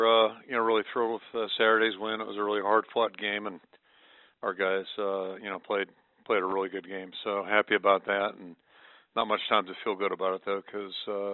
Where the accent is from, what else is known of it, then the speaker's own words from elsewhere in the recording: Pittsburgh, Pennsylvania, United States; I grew up in Pittsburgh and came out here